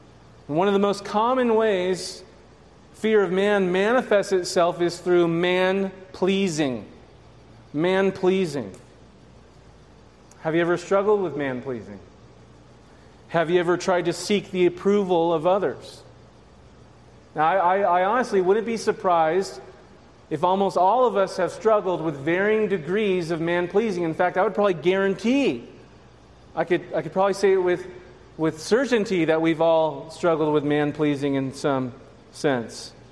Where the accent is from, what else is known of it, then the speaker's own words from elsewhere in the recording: Phoenix, Arizona, United States; also born or lived in California; I grew up in California and Phoenix, Arizona, which is like California 2.0.